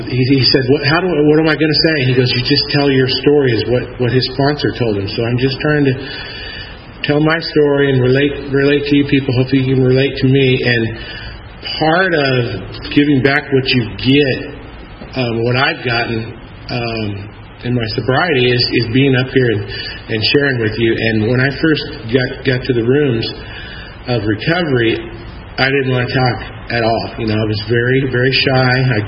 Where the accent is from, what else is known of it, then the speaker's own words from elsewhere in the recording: Portland, Oregon, United States; now in Atlanta, United States; I'm not from Atlanta originally. I'm from Portland, Oregon, in that area. I was born in 1956, month of June, and actually in Oregon City, Oregon.